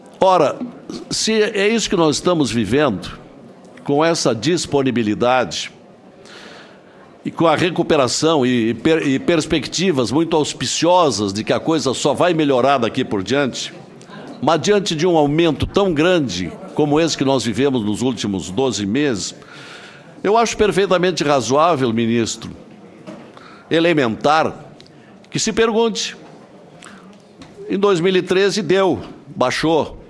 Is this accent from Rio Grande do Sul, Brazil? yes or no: yes; Rio Grande do Sul, Brazil; Lá no meu estado, no Rio Grande do Sul, o ICMS continua o mesmo, quase 30%.